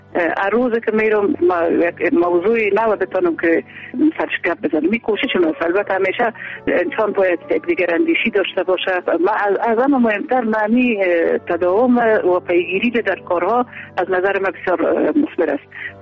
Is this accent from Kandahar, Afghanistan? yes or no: yes; Kandahar, Afghanistan; now in Kabul, Afghanistan; بعد از اون ما از قندهار به کابل آمدیم.